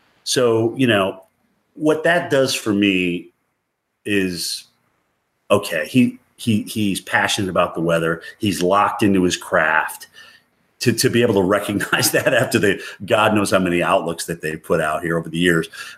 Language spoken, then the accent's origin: English; Southeast, United States; I grew up in Appalachia. I love it. Being in the South, it's just a southern extent of the same mountain chain I grew up on.